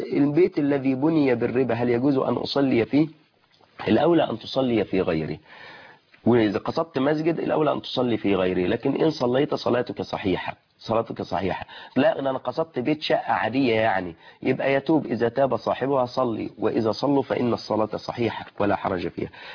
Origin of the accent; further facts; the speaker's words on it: Egypt; وإحنا بنا كمصريين